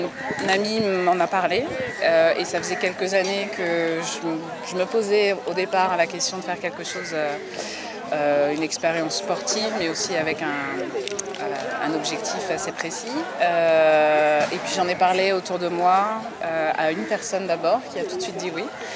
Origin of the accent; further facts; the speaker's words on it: France; now in Switzerland; Non, je suis française, mais je suis en Suisse.